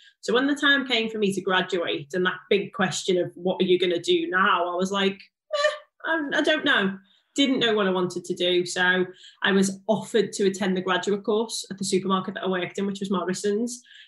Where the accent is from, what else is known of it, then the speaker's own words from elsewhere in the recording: Liverpool, North West England, United Kingdom; accent: Scouse; I am a Scouser. I am from Liverpool. So it all started with me in Liverpool, went to, you know, local high school. I'm from a council estate in Liverpool.